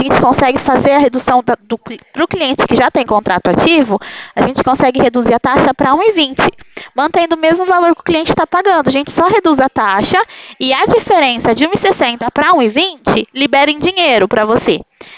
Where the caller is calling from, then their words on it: Ribeirão Preto, São Paulo, Brazil; Eu falo aqui de Ribeirão Preto.